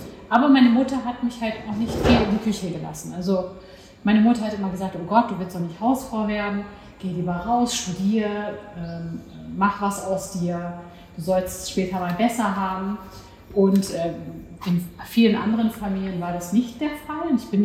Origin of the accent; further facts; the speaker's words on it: Hannover, Lower Saxony, Germany; also born or lived in Northeim; Ich bin ja 74 geboren, also ich bin quasi hier in Deutschland geboren, in Nordheim übrigens, aber in Hannover aufgewachsen, daher mein tolles Deutsch.